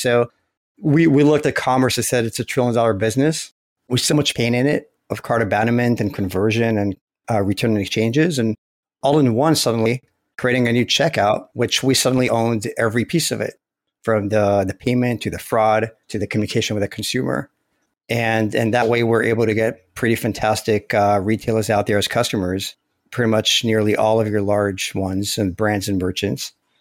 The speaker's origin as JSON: {"language": "English", "country": "Israel", "lives_now": "United States", "said": "I'm originally from Israel."}